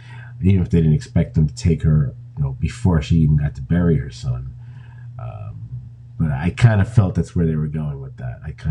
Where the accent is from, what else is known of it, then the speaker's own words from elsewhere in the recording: New York City, New York, United States; being a New Yorker, I was very familiar with the case.